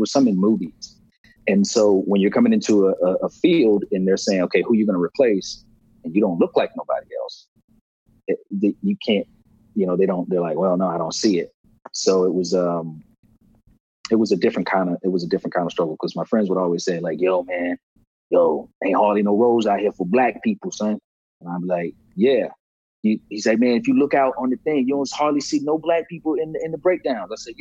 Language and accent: English; the South, United States; I mean, I'm from the South, so. And the time I spend in New York and where my family is